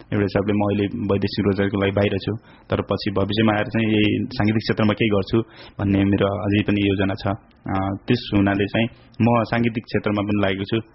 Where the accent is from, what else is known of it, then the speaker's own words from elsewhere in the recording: Syangja, Gandaki Province, Nepal; मलाई मनपर्छ आफ्नो जिल्ला, मेरो आफ्नो जन्मभूमि एकदम मनपर्छ।